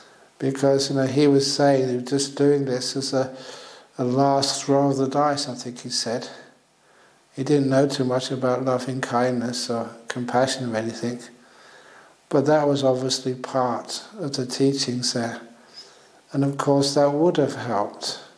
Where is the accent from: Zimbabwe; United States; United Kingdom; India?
United Kingdom; London; born there; And I was born in England, in London.